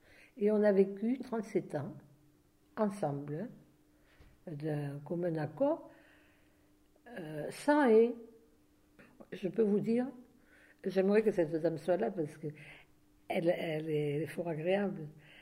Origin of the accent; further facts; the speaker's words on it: Nîmes, Occitanie, France; cet olivier, c'est on est de la Provence, hein. On est né à Nîmes et voilà. Et donc ça nous rappelle davantage pour nous la Provence, le coin où nous vivions.